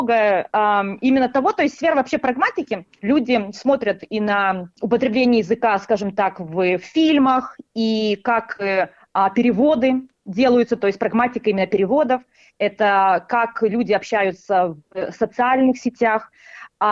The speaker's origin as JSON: {"language": "Russian", "country": "Lithuania", "said": "моя академическая, как сказать, такая карьера началась в Литве, то есть я из Литвы."}